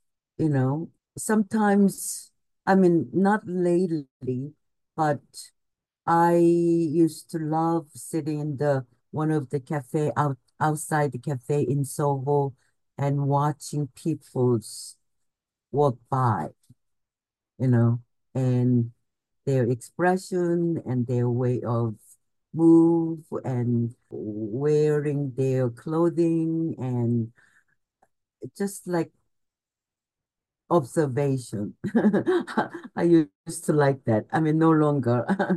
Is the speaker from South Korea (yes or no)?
yes; Gwangju, South Korea; English is a second language; when I started dancing when I was 6 in my hometown, Gwangju, about 3 hours south of Seoul in Korea.